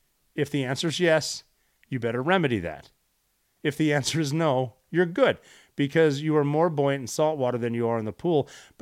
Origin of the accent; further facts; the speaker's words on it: United States; I am an American.